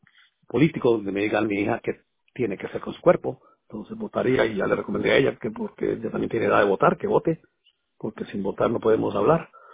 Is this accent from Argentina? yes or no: no; Colombia; born there; Yo nací en Colombia, Sudamérica, entonces me considero latinoamericano.